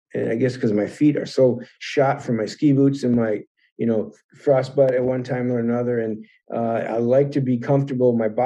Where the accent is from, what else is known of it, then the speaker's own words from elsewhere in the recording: Vail, Colorado, United States; and I'm from Vail.